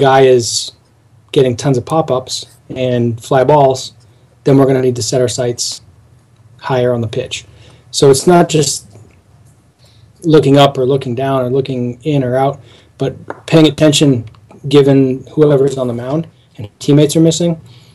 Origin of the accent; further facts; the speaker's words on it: Northeast, United States; I'm from the Northeast.